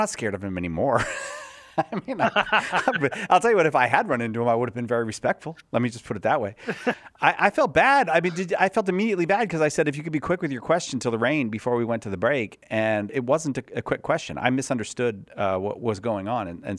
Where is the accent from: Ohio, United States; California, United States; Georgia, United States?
California, United States; I can do it because I'm a Californian.